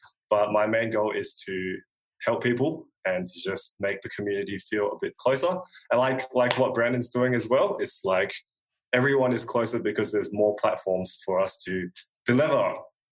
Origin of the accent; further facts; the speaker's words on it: Australia; I am from Australia, and I make videos about percussion.